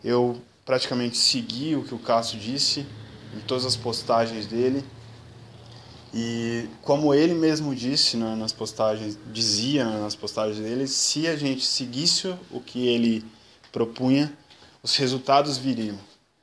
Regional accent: São Paulo, Brazil; now in Ireland; eu tenho 27 anos, sou do interior de São Paulo e moro há 1 ano e meio na Irlanda.

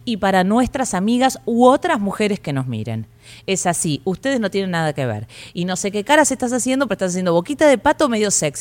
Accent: Buenos Aires, Argentina; Y yo creo, como buena porteña, que Buenos Aires es la mejor ciudad de toda Argentina.

